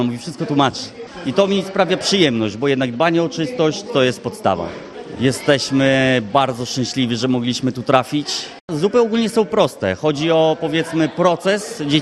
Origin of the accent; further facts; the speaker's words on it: Łuków, Lublin Voivodeship, Poland; also born or lived in England; Jestem rodowitym łukowianinem i sprawia mi to przyjemność, że mogę tutaj z wami uczestniczyć w tym wszystkim. Ogólnie nasze doświadczenie zdobyliśmy w większości za granicą. To była Anglia. Po 5 latach pobytku tam wylądowaliśmy na Podlasiu.